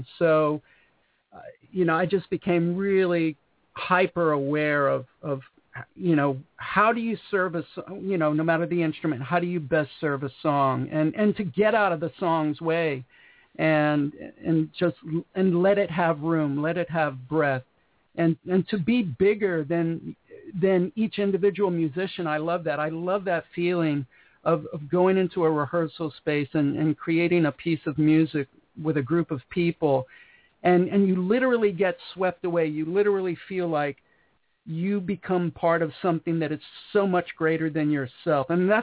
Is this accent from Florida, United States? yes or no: no; New Jersey, United States; now in California, United States; And basically when I came out to California from New Jersey